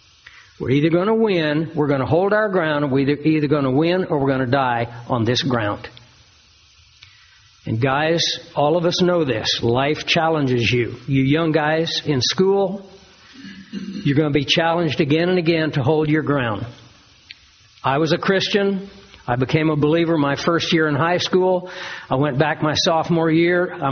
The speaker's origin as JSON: {"language": "English", "country": "United States", "lives_now": "Australia", "said": "So I'm an American, but I'm also now an Australian citizen."}